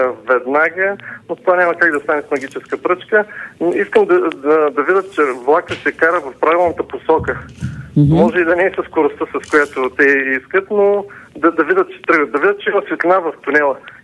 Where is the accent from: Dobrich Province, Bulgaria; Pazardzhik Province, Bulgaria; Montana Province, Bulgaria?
Dobrich Province, Bulgaria; Dobrich; примерно както от моя роден град, от Добрич.